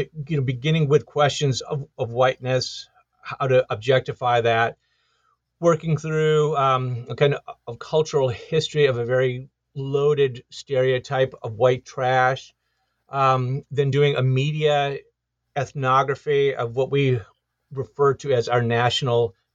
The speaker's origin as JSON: {"language": "English", "town": "Detroit", "region": "Michigan", "country": "United States", "tie": "born or raised there", "said": "Well, I grew up in Detroit, Michigan, and I, you know, that was in the 1970s, a very disruptive time."}